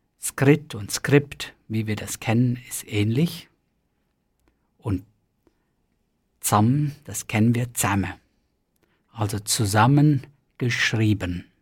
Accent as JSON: {"language": "German", "country": "India", "said": "Und da, wo ich herkomme, also aus Indien, da gibt es das auch"}